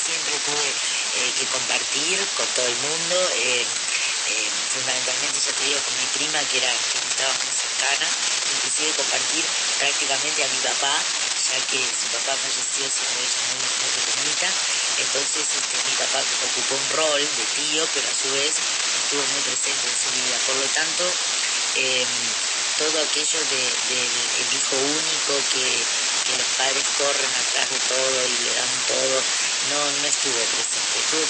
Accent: Montevideo, Uruguay; born there; soy uruguaya, nací en Montevideo, hija única, con un papá alemán y una mamá que nació en el departamento de Florida, es una localidad de acá de Uruguay, con descendencia italiana.

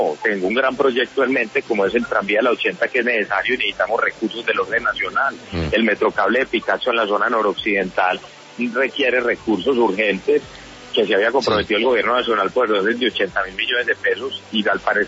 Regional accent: Colombia; como colombiano

